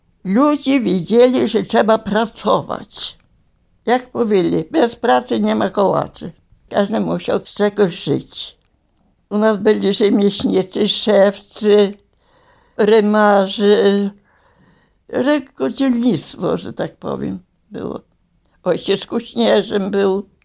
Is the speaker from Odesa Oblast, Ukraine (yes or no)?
no; Kuty, Ivano-Frankivsk Oblast, Ukraine; Urodziłam się w Kutach, to jest nad Czermoszem, na wschodzie. To jest małe miasteczko letnie szkoły. Piękne miasteczko.